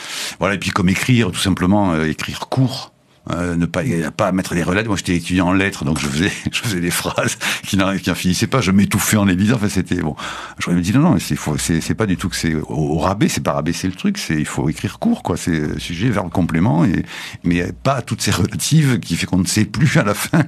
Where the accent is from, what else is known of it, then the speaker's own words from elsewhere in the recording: Toulouse, Occitanie, France; et moi je suis toulousain en plus